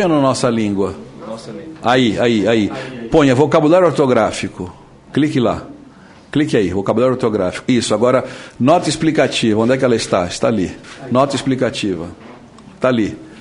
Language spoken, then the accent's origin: Portuguese; Guaratinguetá, São Paulo, Brazil; born there; eu vou vender picolé lá em Guaratinguetá, onde eu nasci, né?